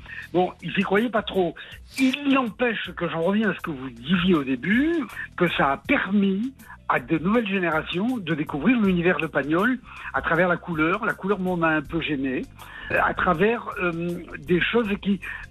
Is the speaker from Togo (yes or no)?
no; Aubagne, Provence-Alpes-Côte d'Azur, France; quand ils sont venus tourner chez nous, chez moi, à Aubagne, justement